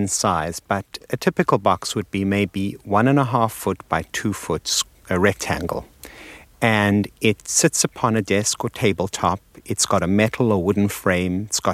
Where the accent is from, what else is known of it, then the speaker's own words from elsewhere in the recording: South Africa; moved away as an adult; now in New York City, United States; I come from South Africa, where the seasons are very mild and blend easily one into the other. And I came to New York City to do my psychiatric residency, and that was the summer of 76